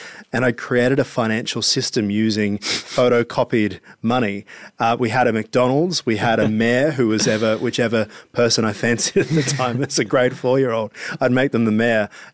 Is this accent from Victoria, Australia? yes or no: yes; Rye, Victoria, Australia; And I grew up down in Rye on the back beach there, and there's a beautiful walk. I used to do this every night as a child.